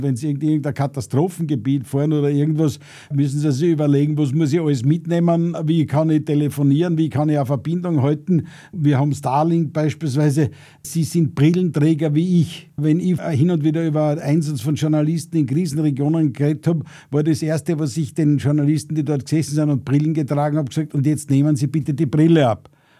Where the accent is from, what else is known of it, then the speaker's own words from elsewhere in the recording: Austria; dass wir für die Ukraine eigentlich eine vernachlässigbare Größe sind als Österreicher.